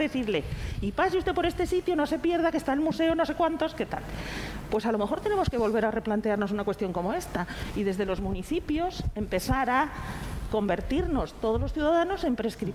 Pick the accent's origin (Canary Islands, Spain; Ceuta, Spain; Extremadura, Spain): Canary Islands, Spain; Nosotros somos un destino, somos Canarias